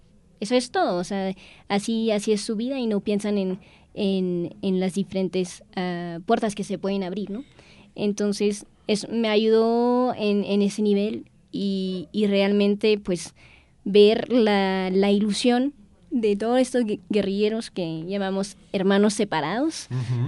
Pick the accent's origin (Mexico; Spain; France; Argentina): France; yo soy francesa, abogada en Francia y en España.